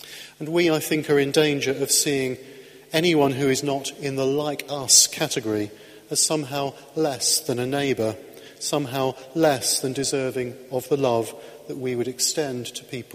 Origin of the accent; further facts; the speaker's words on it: Caterham, South East England, United Kingdom; I am Emmy's boy. I'm from Caterham. I'm an Anglican. I'm a priest. I'm a Londoner. I'm a husband. I'm a father. I'm British and I'm European too.